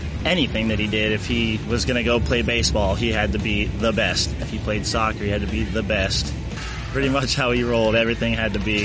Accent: Leavenworth, Kansas, United States; Growing up in Leavenworth, it was just kind of a small town. Everyone knows everybody.

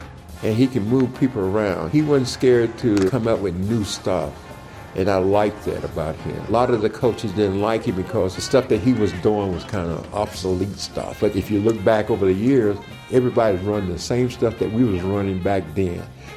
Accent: Shelby, United States; That's where I grew up in Shelby and got started.

